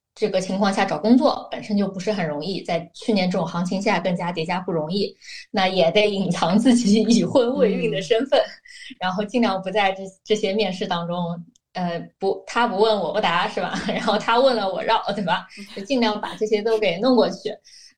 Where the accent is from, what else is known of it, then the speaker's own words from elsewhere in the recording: Shanghai, China; also born or lived in United States; 然后我是现在生活在上海，然后上海也是我的老家。之前有在美国十年那个学习工作的经历，然后主要是从事大金融方面的工作吧，然后35岁加，然后即将成为一名母亲。